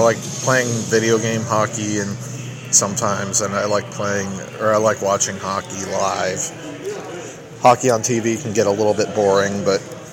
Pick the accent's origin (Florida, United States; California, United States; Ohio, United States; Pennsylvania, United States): Ohio, United States; Columbus; Well, a lot of you know I'm from Columbus, Ohio